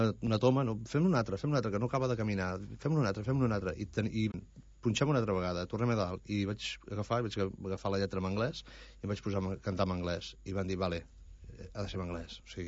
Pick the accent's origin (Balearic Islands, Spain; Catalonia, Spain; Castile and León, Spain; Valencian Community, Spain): Catalonia, Spain; Torelló; jo soc de Torelló, vull dir, tinc l'anglès que tinc, no?